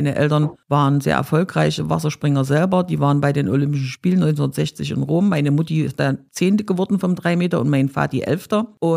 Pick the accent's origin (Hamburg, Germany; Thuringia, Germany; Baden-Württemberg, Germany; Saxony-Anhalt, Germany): Thuringia, Germany; Gera; born there; Also ich bin in Gera geboren, ich auch, ja. Und wir wohnen, sage ich mal, Luftlinie 20 Meter auseinander.